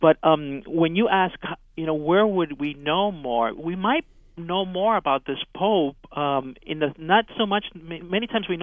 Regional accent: Miami, Florida, United States; growing up as a Cuban American, and then growing up in the United States, and going through elementary school, junior high, high school, etc., and growing up in Miami

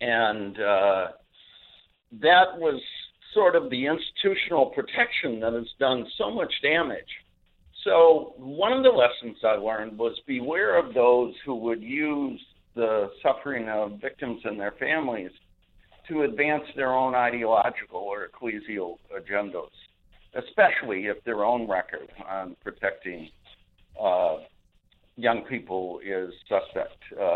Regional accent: Minneapolis, Minnesota, United States; And because I'm from Minneapolis, St. Paul, I said

